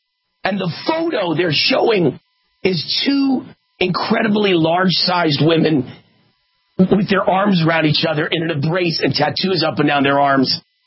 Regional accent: New York City, New York, United States; also born or lived in Hollywood; I come from New York City. I come from Hollywood, where I was a big game show host and a talk show host and an anchor man.

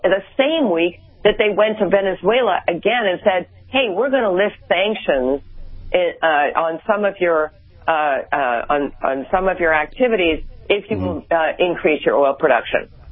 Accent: New York, United States; I do know it about him in New York because I'm a New Yorker.

